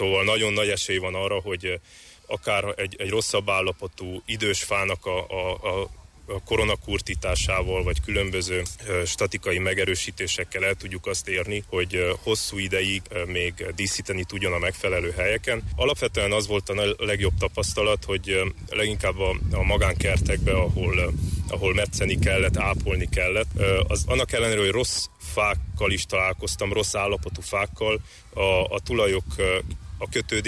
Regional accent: Mezőpanit, Mureș County, Romania; moved away as an adult; also born or lived in Marosvásárhely; now in Budapest, Hungary; Mezőpanitban születtem, onnan jöttem, és Marosvásárhely és környékén tevékenykedek

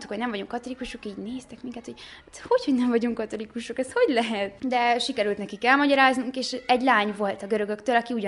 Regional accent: Romania; mi ugyanúgy magyarok vagyunk, és attól, amikor Romániában élünk, nem vagyunk románok.

